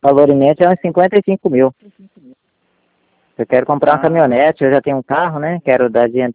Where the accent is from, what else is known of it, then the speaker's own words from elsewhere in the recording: Coxim, Mato Grosso do Sul, Brazil; Tô de Coxim.